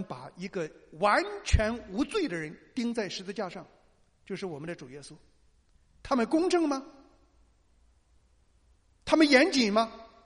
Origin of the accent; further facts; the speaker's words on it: China; 我们都是中国人